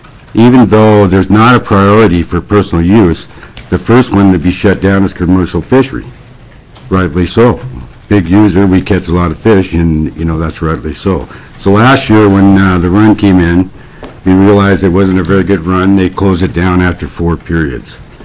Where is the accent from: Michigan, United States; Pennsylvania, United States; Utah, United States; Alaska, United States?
Alaska, United States; Fairbanks; I'm also born and raised in Alaska, was actually born in Fairbanks.